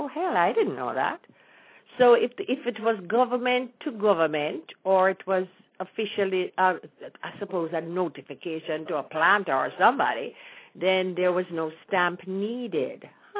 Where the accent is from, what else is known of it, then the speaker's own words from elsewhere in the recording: Jamaica; as I was growing up in Jamaica